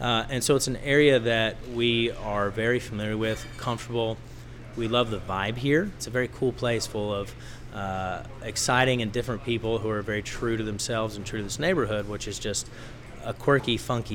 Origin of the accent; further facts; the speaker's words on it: the South, United States; a lot of the times people know that I'm from the South and sort of associate me with peanuts.